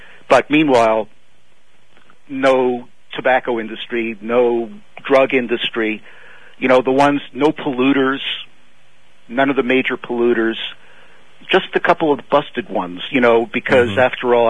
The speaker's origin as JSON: {"language": "English", "town": "Montreal", "region": "Quebec", "country": "Canada", "tie": "born or raised there", "lives_now": "New York City, United States", "said": "I'm a dual citizen. Grew up in Montreal."}